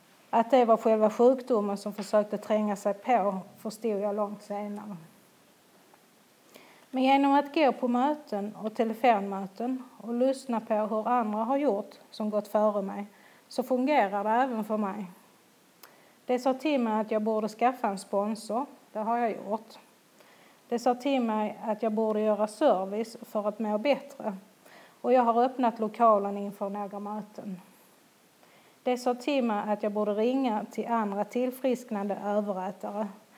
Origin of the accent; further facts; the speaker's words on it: Linköping, Östergötland, Sweden; det visade sig att de hade ett möte i min hemstad Linköping.